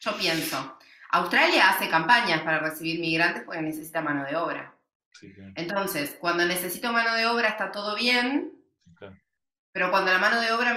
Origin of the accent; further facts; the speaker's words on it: Mendoza, Argentina; now in Uruguay; yo soy argentina, soy de Mendoza